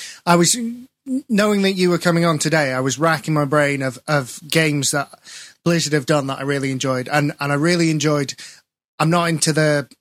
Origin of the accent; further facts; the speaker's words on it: Yorkshire and the Humber, United Kingdom; it's maybe because I'm a Yorkshireman